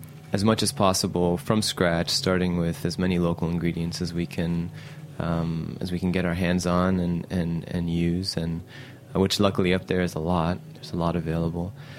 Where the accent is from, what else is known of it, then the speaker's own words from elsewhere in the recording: Saudi Arabia; Cause I grew up in Saudi Arabia, and I'm half Egyptian